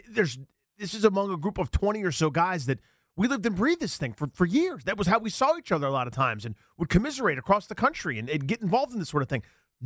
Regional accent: Washington, District of Columbia, United States; I grew up in Washington, D.C. I went to kindergarten through college in D.C.

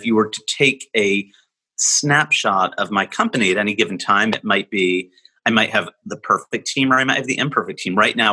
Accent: United States; I am very American dude. I love this country.

